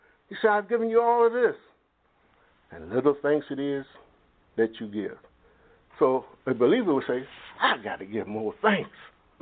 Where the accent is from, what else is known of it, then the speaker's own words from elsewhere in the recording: Detroit, Michigan, United States; I'm from the Detroit area.